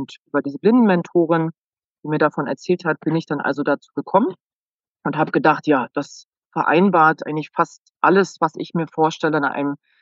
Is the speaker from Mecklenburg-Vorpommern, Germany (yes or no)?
yes; Neubrandenburg, Mecklenburg-Vorpommern, Germany; Ich bin gebürtig aus MacPom, tatsächlich. Einmal MacPom, bitte, wie man so schön sagt. Und komme aus Neubrandenburg. Und bin dann über einige Umwege, Greifswald, Potsdam, Berlin, Brandenburg an der Havel, nach Marburg gegangen